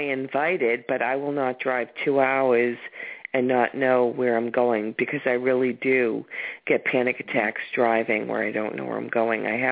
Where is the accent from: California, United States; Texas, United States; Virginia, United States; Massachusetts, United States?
Massachusetts, United States; I'm from Massachusetts.